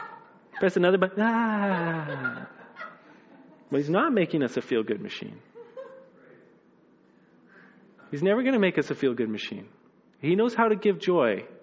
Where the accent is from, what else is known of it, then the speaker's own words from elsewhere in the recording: Manitoba, Canada; which isn't impressive to us, you know, because we're from Manitoba.